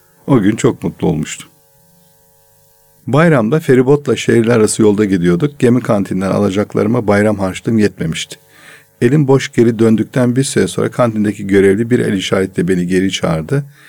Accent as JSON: {"language": "Turkish", "region": "Istanbul", "country": "Turkey", "tie": "born or raised there", "said": "Çocukluğum hafta İstanbul'da geçti."}